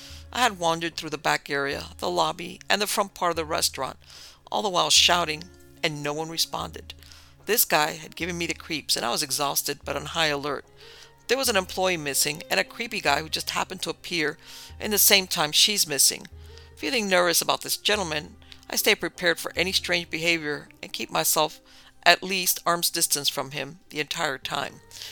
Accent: Nebraska, United States; it's the best valued hotel in my hometown, which is back in Nebraska.

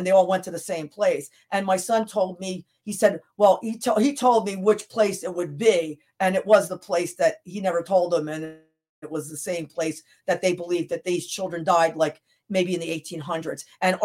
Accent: Upper Darby, Pennsylvania, United States; And when I lived only about 5 miles from here, I grew up in Upper Darby

